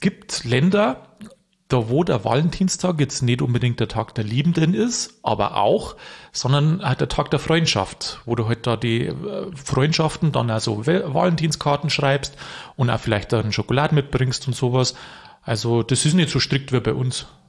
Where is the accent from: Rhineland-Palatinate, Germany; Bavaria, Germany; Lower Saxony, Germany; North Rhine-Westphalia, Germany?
Bavaria, Germany; Vilsbiburg; Ich komme aus Vilsbiburg, da ist mir zugegangen.